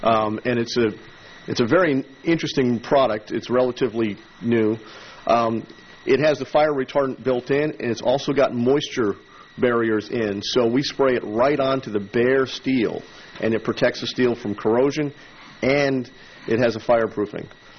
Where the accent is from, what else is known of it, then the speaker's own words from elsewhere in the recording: Port Orange, Florida, United States; And I'm from Port Orange, Florida.